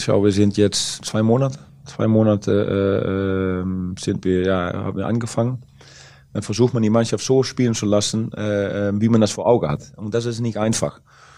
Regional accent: Netherlands; German is a second language; das war auch bei fast jeder Familie in Holland, dass man die Bundesliga anschaut. Und von daher, unser Dialekt ist auch fast deutsch.

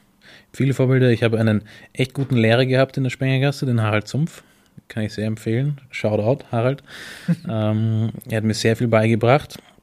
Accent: Styria, Austria; also born or lived in Vienna; Ich komme auch aus der Steiermark, aber ich bin eigentlich Wiener.

